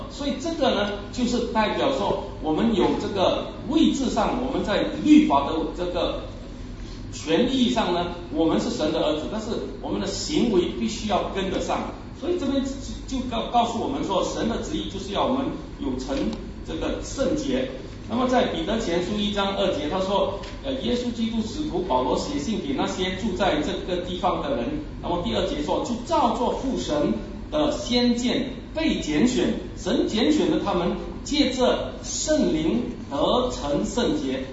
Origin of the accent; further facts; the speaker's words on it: China; 所以我们中国人呢，我们讲说穿起龙袍不像太子